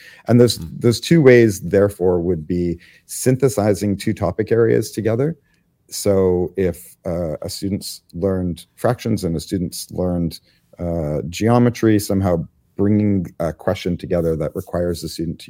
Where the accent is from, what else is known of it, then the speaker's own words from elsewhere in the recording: British Columbia, Canada; So I grew up on the North Shore and all of the BC mountains, whether that was hiking or skiing or camping or canoeing, whitewater kayaking, all that kind of stuff.